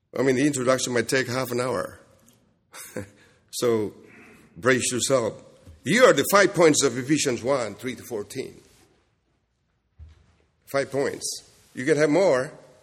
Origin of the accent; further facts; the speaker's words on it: Kentucky, United States; accent: Kentucky; my Kentucky accent is somewhat difficult for you to.